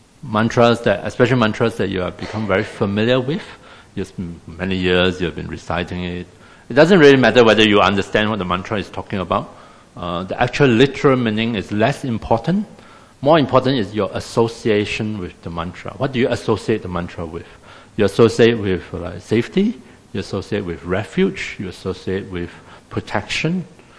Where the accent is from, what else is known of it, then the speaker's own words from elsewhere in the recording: Singapore; And then being Singaporean, when I first heard the bush, bush in Singapore is like a scrub, right?